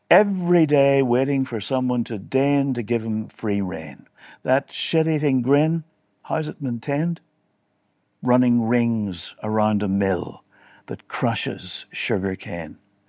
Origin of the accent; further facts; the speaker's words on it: Northern Ireland, United Kingdom; I'm from Northern Ireland, part of the United Kingdom, of course